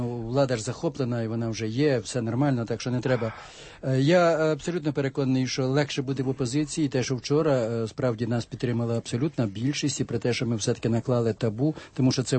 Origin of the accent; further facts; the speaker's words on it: Vinnytsia Oblast, Ukraine; за 8 районами Південної Вінниччини. Це моя мала батьківщина.